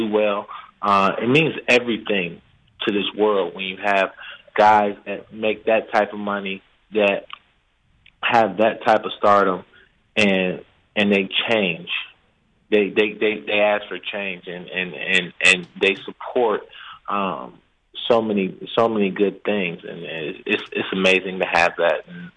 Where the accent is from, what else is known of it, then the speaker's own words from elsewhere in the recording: Columbus, Ohio, United States; Growing up in Columbus, you know, we didn't stay in a nice neighborhood, but my mom and dad made sure that we had food on the table.